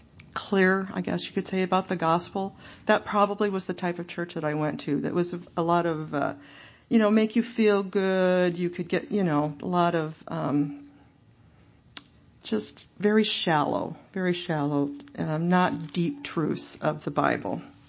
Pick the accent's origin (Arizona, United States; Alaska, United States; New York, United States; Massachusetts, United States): New York, United States; moved away as an adult; now in Oregon, United States; Well, I am an Oregonian now, but I grew up in Western New York State. I moved out here in 1974.